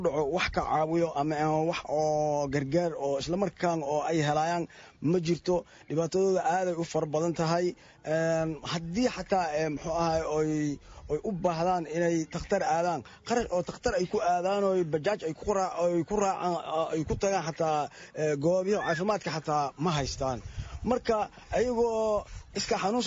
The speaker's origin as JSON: {"language": "Somali", "town": "Janaale", "region": "Lower Shabelle", "country": "Somalia", "said": "waxaan ka soo barakacnay Shabeellaha Hoose Janaale."}